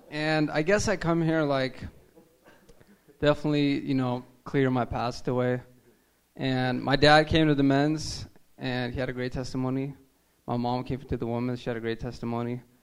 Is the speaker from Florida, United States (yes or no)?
no; Las Vegas, Nevada, United States; All right … I'm from Vegas.